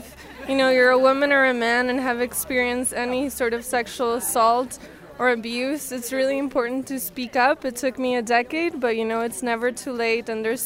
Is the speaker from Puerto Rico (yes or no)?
yes; Puerto Rico; now in Carbondale, United States; I'm from Puerto Rico, but I just moved to Carbondale.